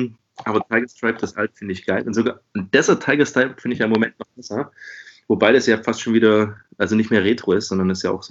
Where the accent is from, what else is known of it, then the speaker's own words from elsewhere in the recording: Germany; Ich bin als Deutscher und auch mit militärischem Hintergrund habe ich natürlich so einen Hang zu Flecktarn.